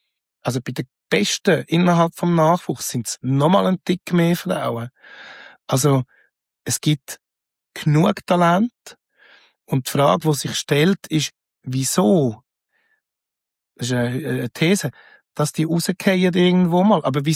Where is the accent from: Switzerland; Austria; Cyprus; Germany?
Switzerland; Zurich; Und sonst ich mich immer als Schweizer gefühlt und bin auch immer so behandelt worden.